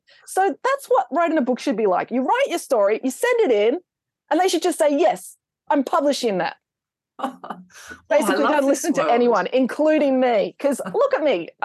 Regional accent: Australia; also born or lived in England; I'm English and my family are English. Like, I've lived in Australia since I was two

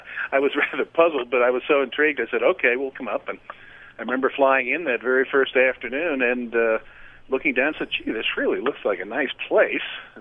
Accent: Floral Park, New York, United States; also born or lived in Brooklyn; Well, I was born in Brooklyn, but we moved out to Long Island, which is not that big a jump, but Nassau County, a little town called Floral Park.

